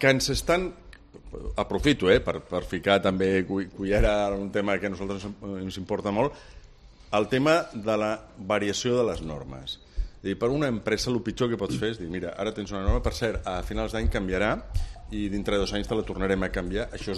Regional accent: Barcelona, Catalonia, Spain; born there; jo vaig néixer a Barcelona

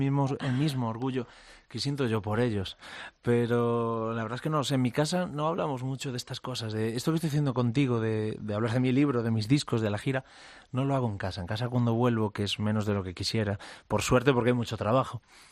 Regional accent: Pantín, Galicia, Spain; also born or lived in Ferrol; yo soy nieto e hijo de marineros. Entonces yo crecí, nací en Ferrol, como te decía, mucha honra, como leí hace un rato. Pero digo que soy de Pantín porque a los 3 años mi abuelo enferma de la memoria y del pulmón y me voy a vivir a una aldea muy pequeñita

